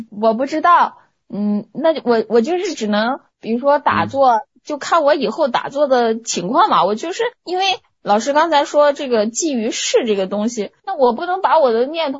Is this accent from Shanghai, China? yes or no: yes; Shanghai, China; 就是我是上海这一边的，因为我们上海这边正好成立了一个